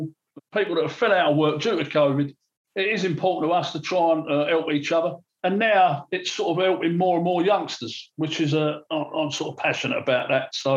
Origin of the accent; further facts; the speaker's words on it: Newham, London, United Kingdom; And I come from Newham. In fact, I could see the ground into the South Bank from a block of flats that I lived in from the age of five.